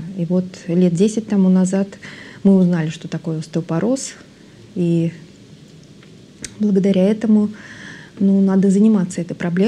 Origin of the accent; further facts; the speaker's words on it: Tyulgan, Orenburg Oblast, Russia; Моя малая родина – это Оренбургская область, поселок городского типа Тюльган, который находится на границе с Башкирией. Я там родилась, потому что туда приехали мои родители по распределению. Поселок был достаточно молодой, он только строился.